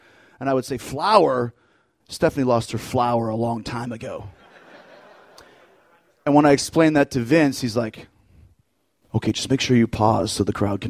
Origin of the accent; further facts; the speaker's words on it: Wales, United Kingdom; accent: Welsh; It's my Welsh accent for you.